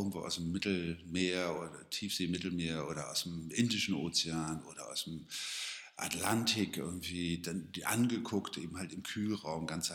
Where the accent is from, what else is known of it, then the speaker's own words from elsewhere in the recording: Cuxhaven, Lower Saxony, Germany; Ich bin erstmal jemand von der Küste, ich komme aus Cuxhaven und ich erinnere mich, dass ich so mit 10, 12 Jahren irgendwie dort an der Elbmündung stand